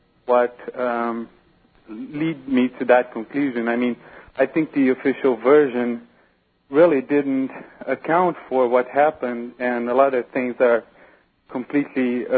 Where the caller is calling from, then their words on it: Brazil; I'm calling from Brazil.